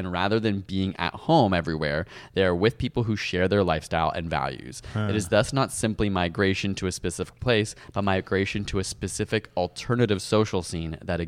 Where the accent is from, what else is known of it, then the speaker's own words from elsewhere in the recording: India; We were in India a long time. Yeah, and also I am Indian.